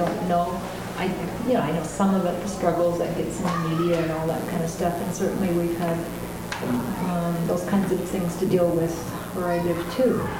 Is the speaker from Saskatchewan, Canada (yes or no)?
no; Calgary, Alberta, Canada; I'm from Calgary, Alberta, in Canada.